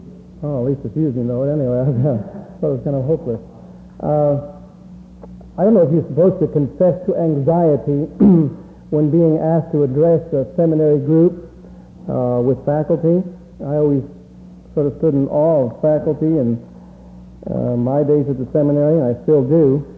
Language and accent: English; Long Island, New York, United States; also born or lived in Texas; I am from New York, born and brought up in on Long Island, New York, and Texas.